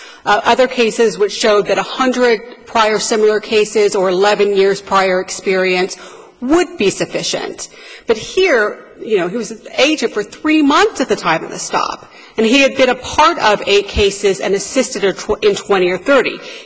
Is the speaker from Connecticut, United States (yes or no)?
no; Los Angeles, California, United States; I'm not from Phoenix. I'm from Los Angeles.